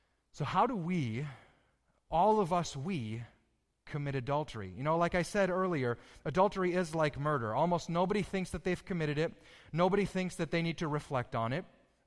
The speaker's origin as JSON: {"language": "English", "region": "Michigan", "country": "United States", "tie": "born or raised there", "said": "Now, most of you know I grew up in Michigan. In Michigan, 9 months out of 12 is winter, and it is cold"}